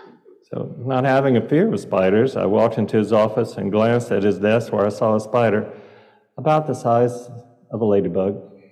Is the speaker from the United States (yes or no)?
yes; the South, United States; I grew up in the South, and every day was full of insects.